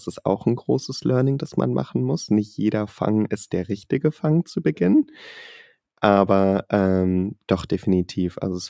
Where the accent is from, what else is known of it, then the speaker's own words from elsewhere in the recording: Singapore; Also ich bin eher in Singapur aufgewachsen, habe da auch mein Abitur gemacht.